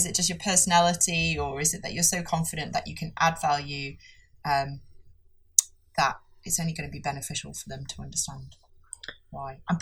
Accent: Yorkshire and the Humber, United Kingdom; accent: Yorkshire; When I'm really passionate, my Yorkshire accent comes out, and that can scare

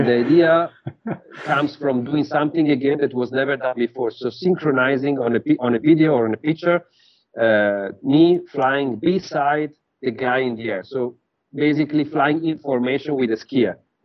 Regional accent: Bologna, Emilia-Romagna, Italy; Yeah, I mean, I'm from Bologna. I mean, I grew up in Bologna, so I grew up with Lamborghini and Ducati in my mind as the best vehicles out there.

